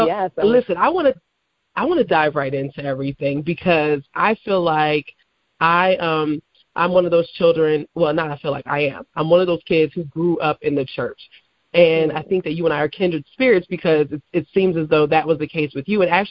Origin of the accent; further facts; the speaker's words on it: Maryland, United States; It's so amazing how we're both from Maryland, but we met each other in Delaware.